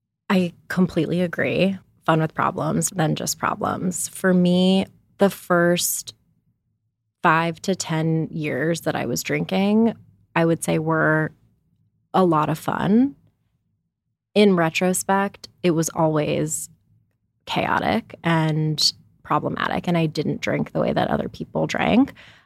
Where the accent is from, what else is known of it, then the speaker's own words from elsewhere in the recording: New York City, New York, United States; now in Los Angeles, United States; So I am 33. I live in Los Angeles and I'm from New York City originally.